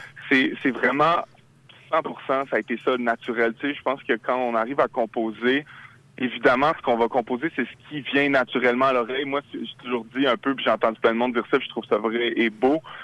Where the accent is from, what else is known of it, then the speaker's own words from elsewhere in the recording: Montreal, Quebec, Canada; Mon père est chilien, mais j'ai grandi ici à Montréal, mais j'ai beaucoup de ce lien avec l'Amérique du Sud, j'y vais souvent. Puis, puis évidemment, j'ai grandi ici, fait que je me sens très aussi québécois.